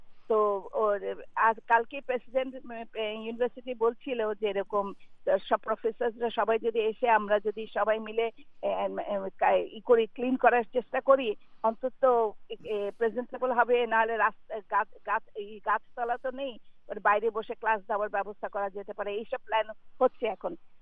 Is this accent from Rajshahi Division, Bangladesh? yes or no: no; Dhaka, Dhaka Division, Bangladesh; moved away; আমরা তো বড় হয়েছি সত্যিকারের ফ্লাড ঢাকায় বাংলাদেশে যারা জন্মেছি